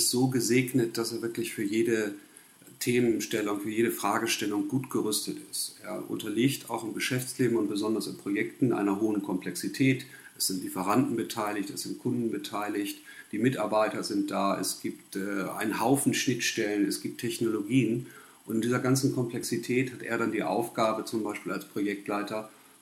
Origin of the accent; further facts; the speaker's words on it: Wilhelmshaven, Lower Saxony, Germany; now in Hamburg, Germany; Zu meiner Person, ich bin 44 Jahre alt, kein gebürtiger Hamburger, ich komme aus Wilhelmshaven. Ich bin hier, weil es hier mehr berufliche Möglichkeiten gibt.